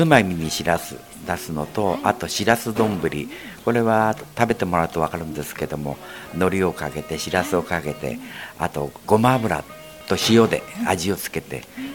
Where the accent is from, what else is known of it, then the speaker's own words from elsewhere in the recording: Ota, Tokyo, Japan; now in Fujisawa, Japan; 東京の大田区でございます。